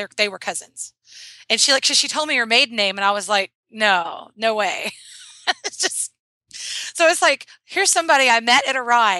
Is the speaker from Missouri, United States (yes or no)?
yes; Missouri, United States; I grew up in Missouri and I hadn't been back in the summer in a while